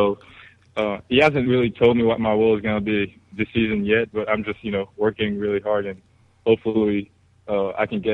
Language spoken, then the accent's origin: English; Haiti; You know, I'm from Haiti, so I don't watch American football.